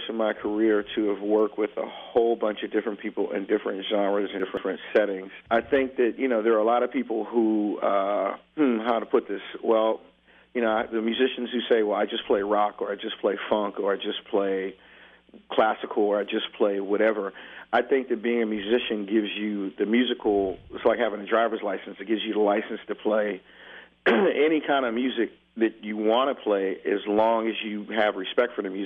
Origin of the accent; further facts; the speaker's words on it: New York City, New York, United States; Well, growing up in New York City and being there at the birth of the whole thing is definitely part of my DNA makeup.